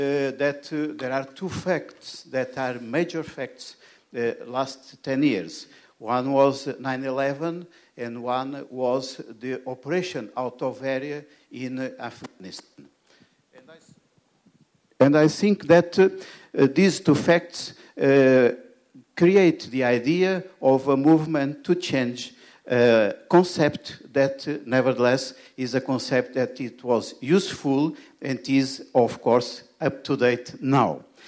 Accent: Portugal; from Portugal and member of the NATO Parliamentary Assembly.

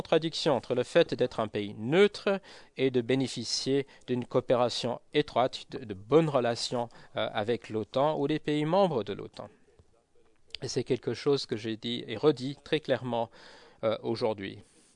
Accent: Norway; French is a second language; Moi, je suis de la Norvège.

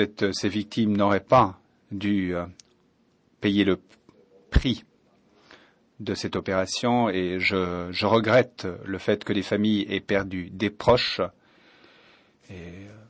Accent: Montenegro; French is a second language; Je viens du Monténégro et c'est le journal Dan.

